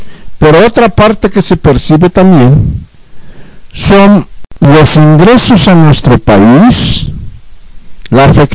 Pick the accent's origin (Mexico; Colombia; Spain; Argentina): Mexico; para los Estados Unidos de Norteamérica y para nosotros como mexicanos.